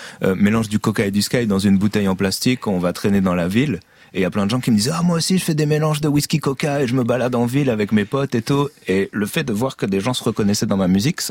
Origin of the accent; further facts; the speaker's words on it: Caen, Normandy, France; moi je viens de Caen.